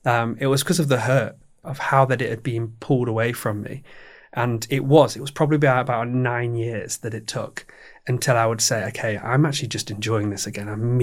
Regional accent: Nottingham, East Midlands, United Kingdom; had always been aware of growing up in Nottingham that there was this Robin Hood half marathon.

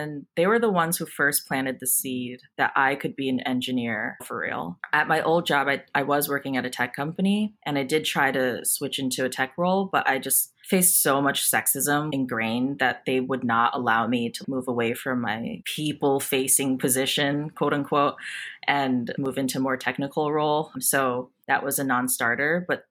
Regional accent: East Coast, United States; now in San Francisco, United States; I'm from the East Coast, so New York wasn't really all cool or anything to me.

